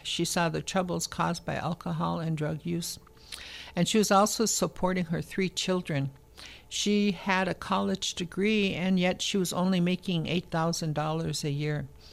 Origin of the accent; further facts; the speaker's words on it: Cass Lake, Minnesota, United States; Growing up in Cass Lake, I remember the Mormon church on the east end of town.